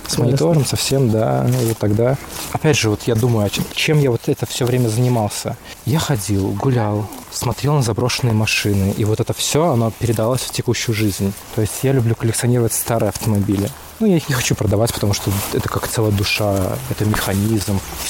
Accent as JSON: {"language": "Russian", "town": "Odrishi", "region": "Krāslava Municipality", "country": "Latvia", "tie": "born or raised there", "said": "я родился в Одришах. Это недалеко от знака Краслава, как мы ехали от завода. Ага. И буквально там поворот есть направо. Мы там жили. Какое-то время."}